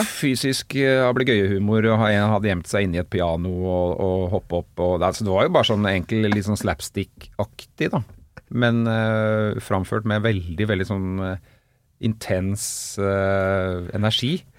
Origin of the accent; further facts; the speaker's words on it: Oslo, Norway; Men på Bogerud der jeg vokste opp, så var det jo utover på 80-tallet